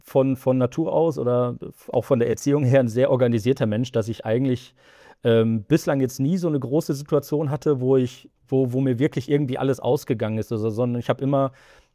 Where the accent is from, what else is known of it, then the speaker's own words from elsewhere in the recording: North Rhine-Westphalia, Germany; ich komme ursprünglich aus dem Münsterland, Niederrhein so die Gegend